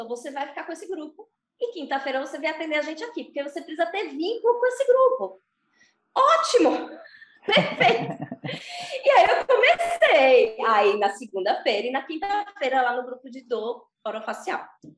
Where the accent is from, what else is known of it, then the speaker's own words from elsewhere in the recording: Aracaju, Sergipe, Brazil; now in São Paulo, Brazil; Eu vim de Aracaju para cá, para São Paulo.